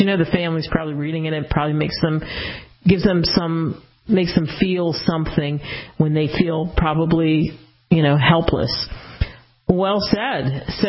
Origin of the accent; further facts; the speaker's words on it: Cincinnati, Ohio, United States; I'm originally from Cincinnati, and we're, some of us anyway, are Bengals fans